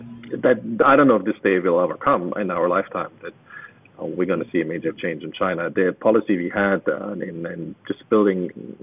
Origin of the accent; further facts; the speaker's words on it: Germany; I grew up in Eastern Germany, so I know what it does to people's minds.